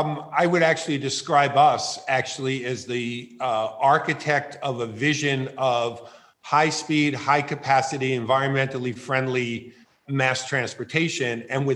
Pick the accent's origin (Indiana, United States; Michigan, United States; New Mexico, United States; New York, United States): New York, United States; Look, I'm a kid from New York.